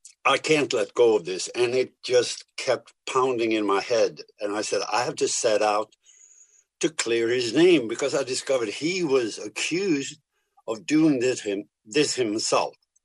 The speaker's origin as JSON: {"language": "English", "country": "Sweden", "tie": "born or raised there", "said": "familiar with runes when I grew up in Sweden."}